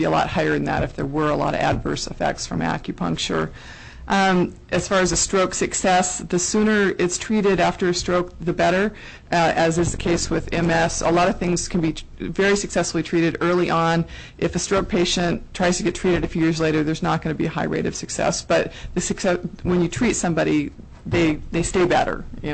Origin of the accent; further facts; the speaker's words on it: Juneau, Alaska, United States; I'm from Juneau.